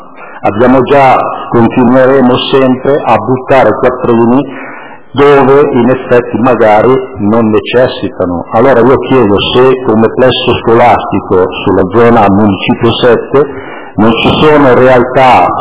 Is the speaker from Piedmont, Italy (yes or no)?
no; Muggiano, Lombardy, Italy; io sono di Muggiano